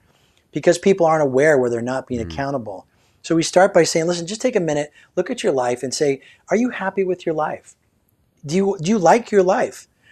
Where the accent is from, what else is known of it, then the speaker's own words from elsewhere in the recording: California, United States; when I grew up in Orange County